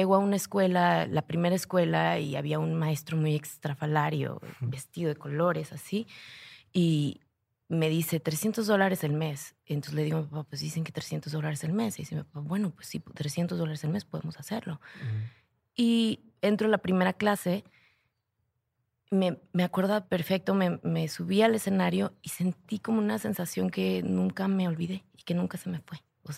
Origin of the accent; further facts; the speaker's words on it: Mexico; Yo sí creo que es algo de ser mexicano.